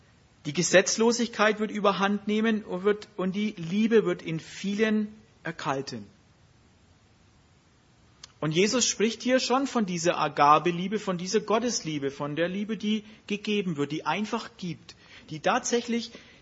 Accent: Germany; So sind wir Deutsche, wir sind halt ein bisschen so.

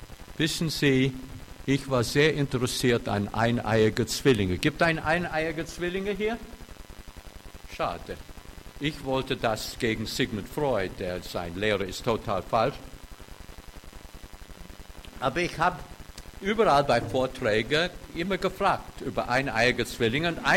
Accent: Baden-Württemberg, Germany; Na, Sie merken alle, dass ich ein schwäbischer Pfarrer bin, oder? Von meiner Aussprache. Zwar lebe ich lang in Bayern, aber ich bin ein Schwabe, ja?

